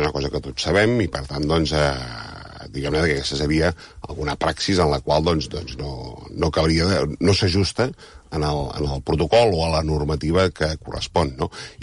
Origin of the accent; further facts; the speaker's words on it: Catalonia, Spain; l'orgull com a català